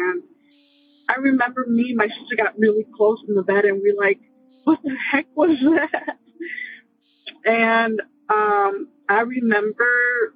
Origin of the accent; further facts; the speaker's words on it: Chicago, Illinois, United States; I'm from Chicago, Illinois.